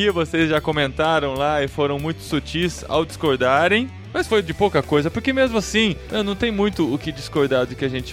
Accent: Mozambique; Eu sou de Moçambique

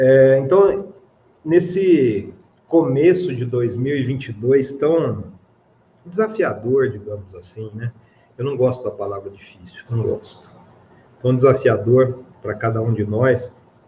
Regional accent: Minas Gerais, Brazil; Eu sou mineiro, e lá em Minas eu sempre falo

